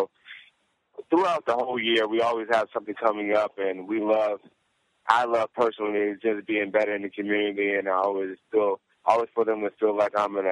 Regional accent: Las Vegas, Nevada, United States; growing up in Las Vegas, Nevada. But we don't have a sports team.

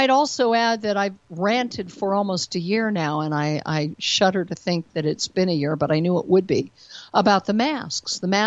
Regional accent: United States; I don't understand Israel politics at all because I'm an American

